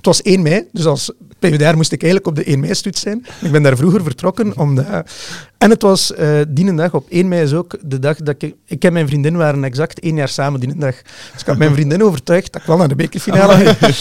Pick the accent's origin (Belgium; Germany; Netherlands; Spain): Belgium; Ghent, Flanders; Maar ik ben in Gent opgegroeid wel. Ik heb hier altijd gewoond.